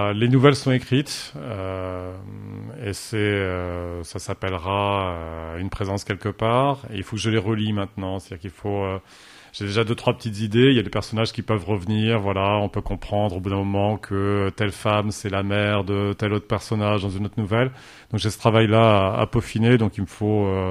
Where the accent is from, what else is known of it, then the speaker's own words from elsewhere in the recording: Pays de la Loire, France; born there; moi, je suis né en Mayenne et voilà, mes parents étaient très connus en Mayenne.